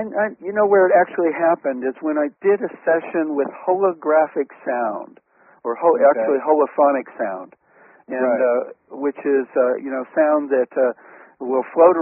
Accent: Atlanta, Georgia, United States; You know, originally I'm from Atlanta, Georgia.

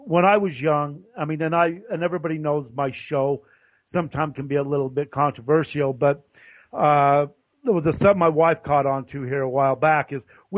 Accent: Utah, United States; they're talking about, I'm from Utah, that they're saying that Utah is looked at as going to be one of the last states in this country to accept gay marriage.

